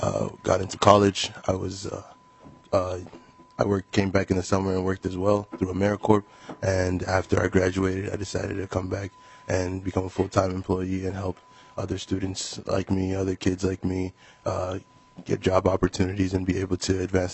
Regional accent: Togo; English is a second language; now in Minneapolis, United States; I am originally from Togo, West Africa, and I currently in Minneapolis.

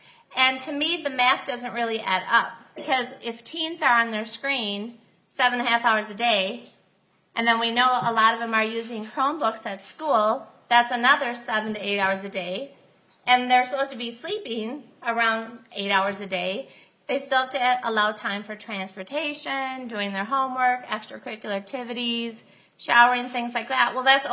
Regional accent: Chanhassen, Minnesota, United States; I'm from Chanhassen, Minnesota.

